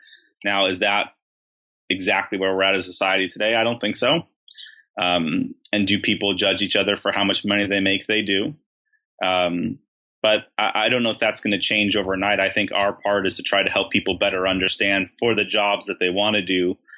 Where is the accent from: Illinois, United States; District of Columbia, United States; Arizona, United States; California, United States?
California, United States; Beverly Hills; we grew up in Beverly Hills. I grew up in Beverly Hills. My brother and sisters grew up in New York.